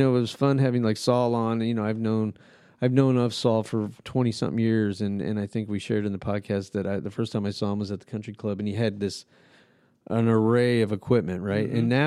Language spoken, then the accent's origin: English; Albuquerque, New Mexico, United States; I grew up in Albuquerque, you know